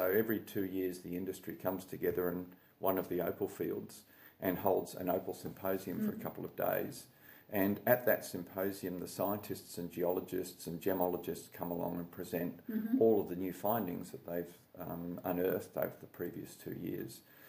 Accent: New Zealand; moved away; I'm a Kiwi originally, and both my brothers are still in New Zealand.

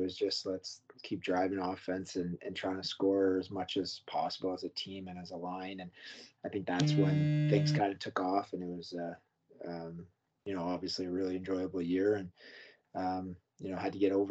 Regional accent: Newmarket, Ontario, Canada; I played a season of junior in Newmarket in my hometown, and then I went off to Ottawa and played.

